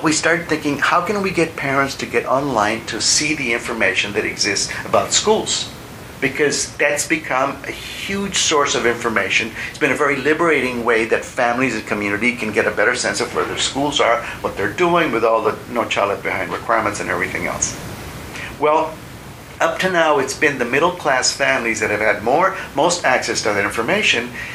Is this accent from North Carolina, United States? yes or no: no; Laredo, Texas, United States; when families from South Texas, including from Laredo, from my hometown, would go up north